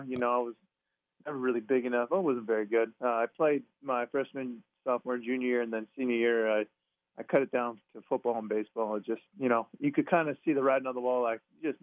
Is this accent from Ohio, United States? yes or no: no; La Mirada, California, United States; I grew up in La Mirada, California. It's the border city of LA County and Orange County. So we're pretty far south on the LA County side. And I went to La Mirada High School.